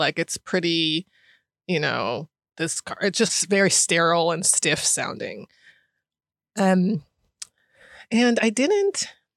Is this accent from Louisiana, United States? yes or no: no; Washington, District of Columbia, United States; I grew up in Washington, D.C., and I went to school on Wisconsin Avenue